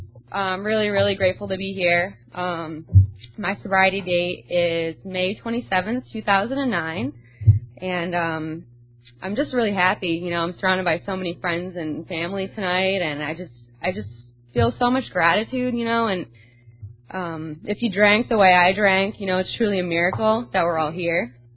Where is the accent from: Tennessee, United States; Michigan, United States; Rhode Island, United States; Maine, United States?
Rhode Island, United States; now in Florida, United States; So I'm from Rhode Island, small state up north, Yankee northern girl, born and raised. All my family is there, but truly today I like to consider myself a Floridian.